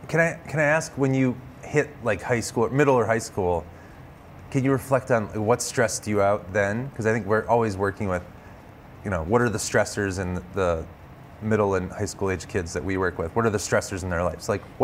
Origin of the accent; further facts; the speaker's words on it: Massachusetts, United States; I'm curious, and I grew up in Central Mass.